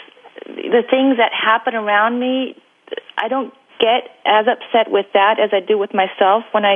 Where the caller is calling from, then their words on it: Munich, Bavaria, Germany; I'm calling in from Munich in Germany.